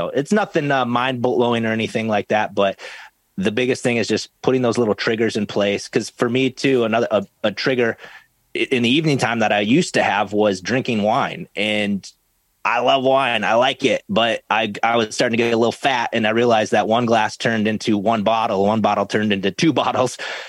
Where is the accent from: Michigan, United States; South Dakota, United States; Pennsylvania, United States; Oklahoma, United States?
South Dakota, United States; now in Minnesota, United States; I live in Minnesota now, and this is where like Viking Central, but I grew up in South Dakota.